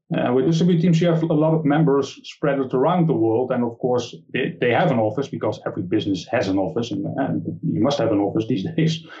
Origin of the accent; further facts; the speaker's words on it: Netherlands; Like I said, I'm from the Netherlands, so my name is really Dutch.